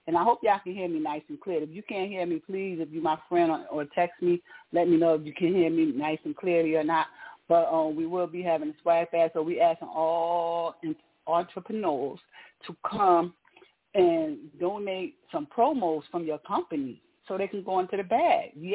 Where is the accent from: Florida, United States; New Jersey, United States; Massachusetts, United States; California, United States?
New Jersey, United States; Newark; born and raised in Newark, New Jersey. That's right, Jersey is in the house.